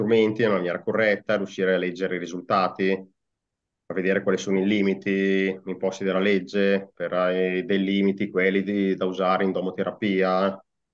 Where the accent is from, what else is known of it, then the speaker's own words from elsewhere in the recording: Caravaggio, Lombardy, Italy; Sono di Caravaggio, in provincia di Bergamo, quindi...